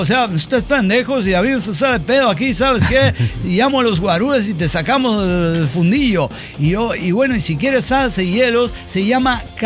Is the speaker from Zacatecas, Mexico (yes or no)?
no; Guanajuato, Mexico; soy de Guanajuato